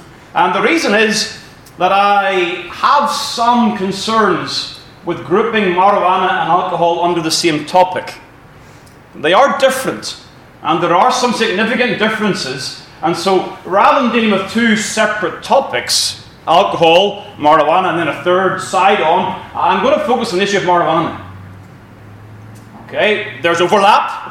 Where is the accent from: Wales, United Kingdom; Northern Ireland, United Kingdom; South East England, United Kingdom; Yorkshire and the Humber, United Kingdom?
Northern Ireland, United Kingdom; moved away as an adult; we're here from Northern Ireland now for almost 5 years.